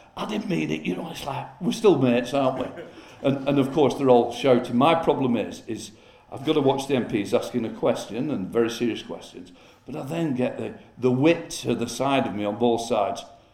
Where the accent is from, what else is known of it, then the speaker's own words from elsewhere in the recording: Chorley, North West England, United Kingdom; I'm a Chorley lad, born and brought up in Chorley, was on the council for 18 years before I came into Parliament, youngest councillor and all that.